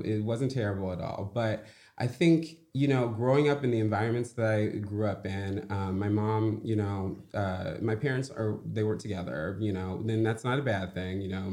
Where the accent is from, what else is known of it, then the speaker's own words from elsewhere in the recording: Indiana, United States; also born or lived in Chicago; So I am from Chicago. I'm from the Chicago area, but Northwest Indiana is where I call home.